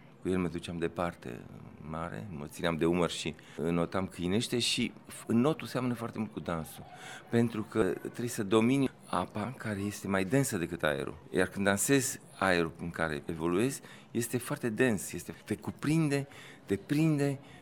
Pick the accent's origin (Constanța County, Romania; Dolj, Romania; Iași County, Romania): Constanța County, Romania; Constanța; moved away; Și eu am copilărit la Constanța, deci mă bucur foarte mult să revin.